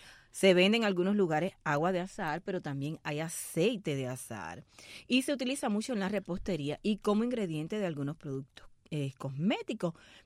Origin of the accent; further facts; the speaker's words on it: Cuba; Laura estás en mi tierra, la tierra caliente por ir para allá, Holguín, Santiago y todos esos lugares.